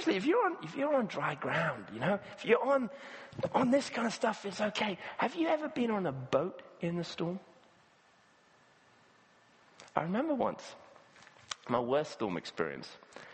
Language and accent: English; Kenya; In Africa, where I grew up in Kenya, you get some fantastic tropical storms.